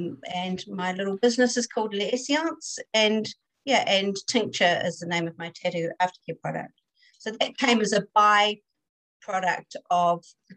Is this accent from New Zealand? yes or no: yes; New Zealand; And I've had a practice in New Zealand. Oh, yes, I'm from New Zealand.